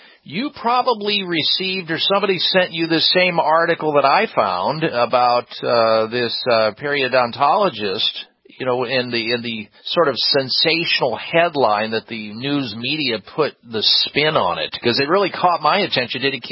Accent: Midwest, United States; I grew up in the Midwest, so everybody just waited for the dentures

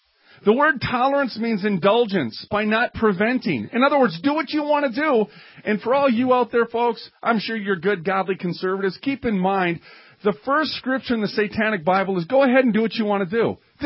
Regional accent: Minneapolis, Minnesota, United States; A little side note, because we're from Minneapolis, that actually came from Matt Groening. He started on a magazine in Minneapolis here

